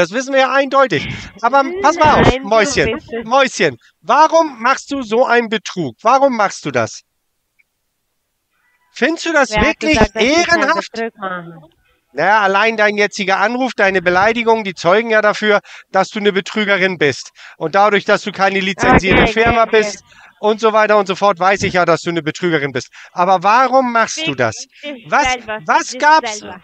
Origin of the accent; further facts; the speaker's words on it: Ticino, Switzerland; now in Germany; ich lebe in Deutschland, aber ich komme aus dem Dorf Muckusulwan, ganz in der Nähe